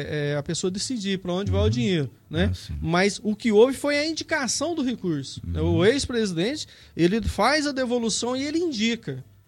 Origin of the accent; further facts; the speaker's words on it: Carmo do Rio Claro, Minas Gerais, Brazil; Eu cresci, eu nasci aqui em Carmo do Rio Claro, mas eu saí para estudar, né?